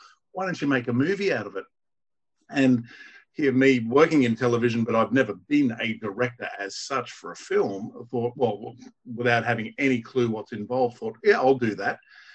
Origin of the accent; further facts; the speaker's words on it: Australia; growing up in Australia